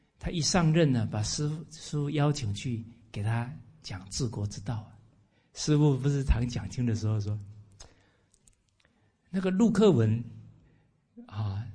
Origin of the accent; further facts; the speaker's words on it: Taiwan; 因为这里只有我一个台湾人而已